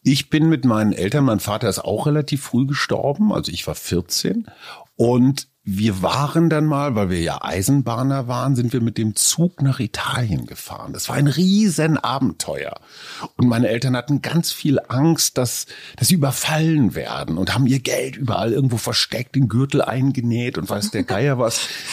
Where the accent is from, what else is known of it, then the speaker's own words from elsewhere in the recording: Münster, North Rhine-Westphalia, Germany; In meiner Heimatstadt Münster